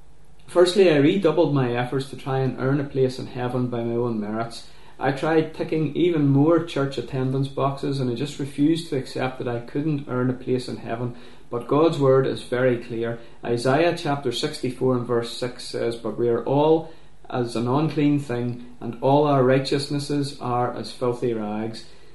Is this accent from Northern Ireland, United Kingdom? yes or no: yes; Londonderry, Northern Ireland, United Kingdom; now in Magherafelt, United Kingdom; I'm originally from Londonderry, but I now live just outside Macrofelt.